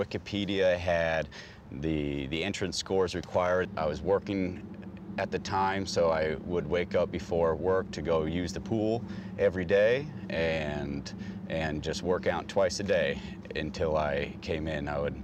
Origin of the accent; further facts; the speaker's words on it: California, United States; I grew up on the West Coast, California, so I was able to go into the ocean pretty often